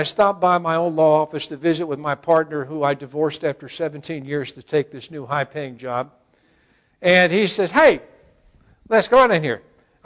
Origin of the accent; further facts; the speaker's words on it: Pasadena, Texas, United States; I'm from Pasadena, Texas. And I will tell you that there are days when I speak more Spanish than I do English.